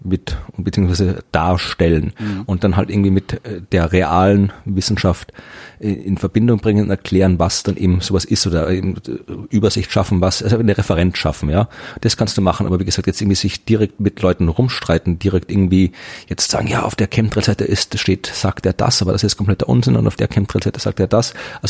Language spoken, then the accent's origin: German; Thuringia, Germany; ich komme aus Thüringen